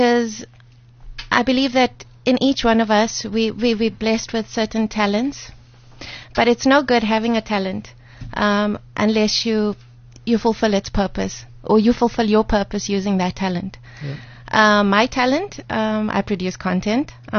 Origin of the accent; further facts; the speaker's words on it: South Africa; I'm a human being. I'm a South African national.